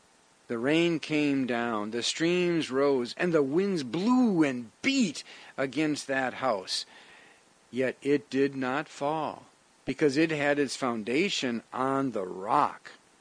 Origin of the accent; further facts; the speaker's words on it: Wisconsin, United States; Now, as a kid growing up in Wisconsin, I remember camping sometimes with Boy Scouts in the middle of summer